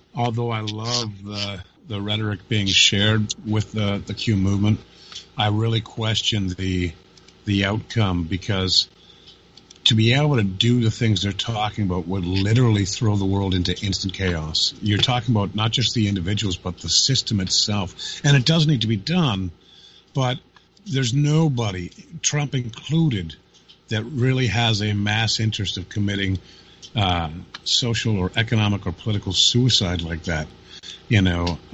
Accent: Canada; Canada's solution, speaking as a Canadian, is very simple.

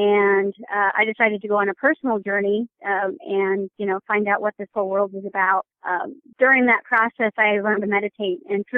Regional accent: Los Angeles, California, United States; now in Kansas City, United States; Yep, sunny L.A. Yep. Yeah. Yes, L.A. girl. So I've been here for about 6 years now in Kansas City.

